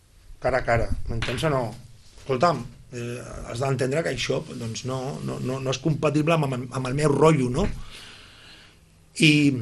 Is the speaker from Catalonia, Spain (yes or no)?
yes; Sitges, Catalonia, Spain; Jo vaig néixer a Sitges i jo me'n recordo i tinc gravada imatges molt boniques de quan era petit